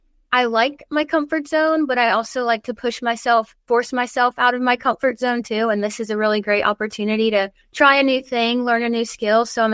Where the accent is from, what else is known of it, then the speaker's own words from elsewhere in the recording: Maryland, United States; So I grew up in Maryland. So it was my home college.